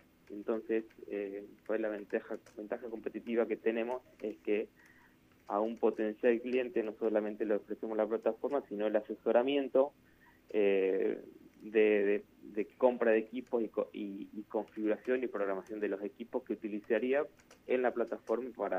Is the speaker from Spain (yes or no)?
no; General Pico, La Pampa, Argentina; Somos 4 de Pico y uno de Castex.